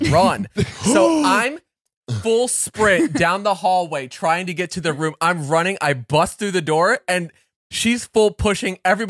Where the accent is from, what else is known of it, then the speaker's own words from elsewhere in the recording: Plantation, Florida, United States; I was like, yeah, born and raised Plantation.